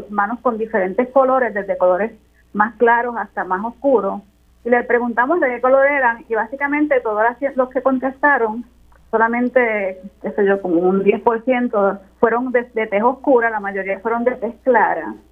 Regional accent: Humacao, Puerto Rico; also born or lived in Connecticut, United States; Pues yo soy original de Humacao y yo estudié, fui profesor de la escuela pública, estudié mi grado primario en Humacao, luego estudié microbiología en Mayagüez y hice mi doctorado en la Universidad de Connecticut

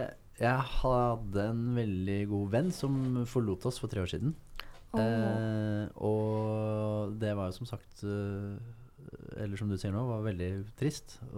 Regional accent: Fredrikstad, Østfold, Norway; Det da jeg vokste opp i Fredrikstad

